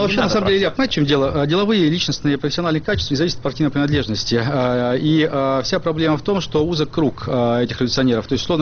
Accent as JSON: {"language": "Russian", "region": "Moscow", "country": "Russia", "said": "Я тоже москвич, в конце концов."}